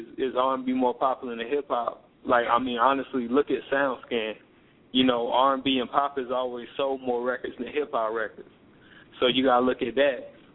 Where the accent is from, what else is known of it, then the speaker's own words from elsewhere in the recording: South Carolina, United States; I'm from South Carolina, but, man, I be all over, man.